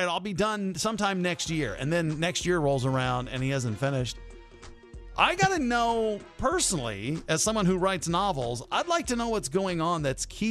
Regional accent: Maine, United States; born there; I was born in Maine. I'm a maniac.

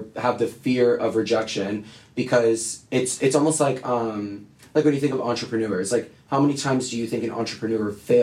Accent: Florida, United States; So I'm from Florida.

